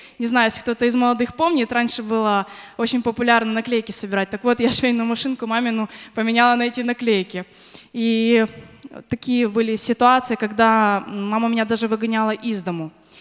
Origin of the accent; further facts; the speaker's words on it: Lutsk, Volyn Oblast, Ukraine; also born or lived in Saint Petersburg, Russia; Я родилась в Санкт-Петербурге, поскольку там училась моя мама, и там же она познакомилась с моим отцом. После этого мы переехали в Луцк, на Украину, но без отца.